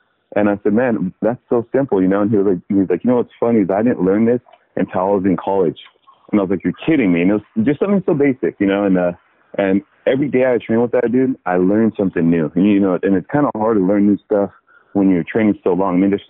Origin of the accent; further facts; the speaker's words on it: San Bernardino, California, United States; Little Dallas on a busy intersection in San Bernardino, and that, you know, that's where I grew up, and that's where, you know, not too many people make it out of San Bernardino.